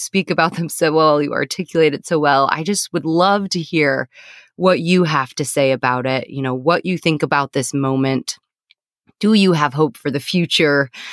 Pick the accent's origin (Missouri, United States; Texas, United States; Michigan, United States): Missouri, United States; But I'm recording this from my hometown of Missouri.